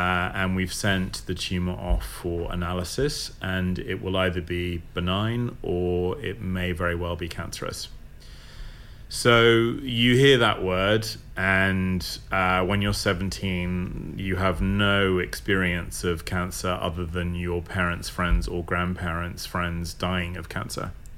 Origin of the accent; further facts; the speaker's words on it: Roehampton, London, United Kingdom; As I say, I grew up in Roehampton, so it's not very far away.